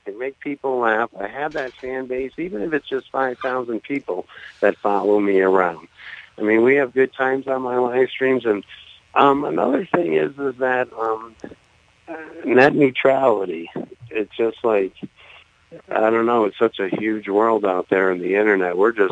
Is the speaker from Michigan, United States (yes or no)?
no; Albany, New York, United States; I'm from upstate New York, bro. I was born in Albany, hung out in New York City all the time. We used to drive down every weekend, so.